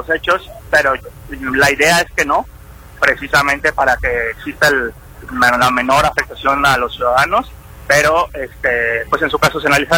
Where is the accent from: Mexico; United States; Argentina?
Mexico; Zapopan, Jalisco; soy de Zapopan